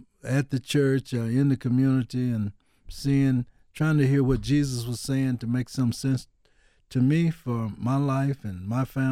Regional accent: Illinois, United States; also born or lived in St. Louis; Well, see, even though I was born in St. Louis, I was raised in Southern Illinois, down close to Cairo.

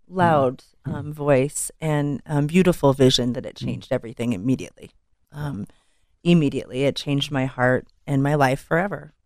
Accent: Denver, Colorado, United States; I grew up in Denver. I'm a native. I'm a Colorado native. Family roots here. Both of my parents were natives.

